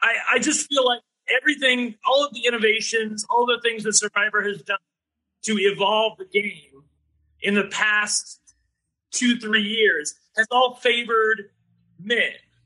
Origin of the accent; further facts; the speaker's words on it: Cincinnati, Ohio, United States; And I was like, I'm from Cincinnati. And then he came back and said, you know, where are you from again? I'm like, I'm from Cincinnati.